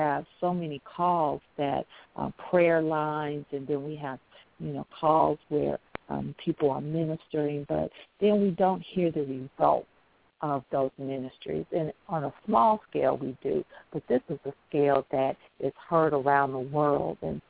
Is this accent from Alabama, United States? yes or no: no; Chicago, Illinois, United States; I look at our hometown, or my hometown, Chicago, and all the killings